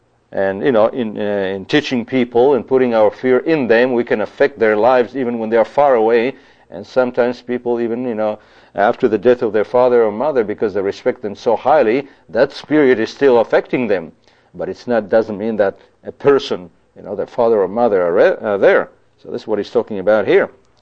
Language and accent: English; Israel; in the communities where I grew up in the Middle East, in Israel